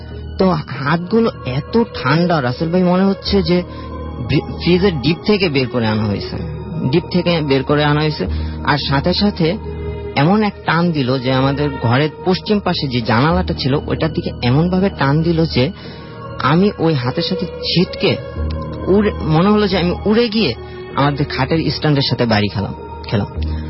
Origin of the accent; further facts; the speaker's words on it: Noakhali, Chittagong Division, Bangladesh; now in Dhaka, Bangladesh; নোয়াখালী থেকে।